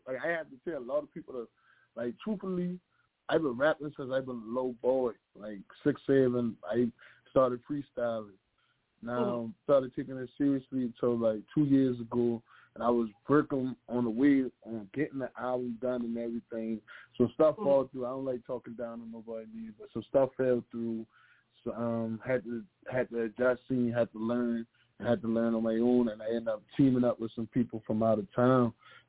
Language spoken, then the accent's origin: English; Charleston, South Carolina, United States; also born or lived in Newport News, Virginia; I'm from Charleston, but, like, I was born in Newport News, Virginia. My daddy been in the Army, and he finished when I was, like, 1 year old, so he moved back home because my mama from downtown and my daddy from downtown